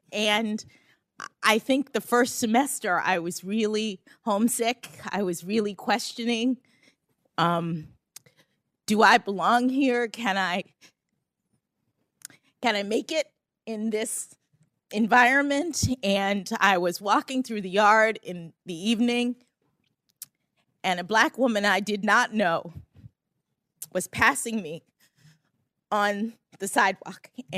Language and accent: English; Miami, Florida, United States; I'm from Miami, Florida. Boston is very cold. It was rough. It was different from anything I'd known.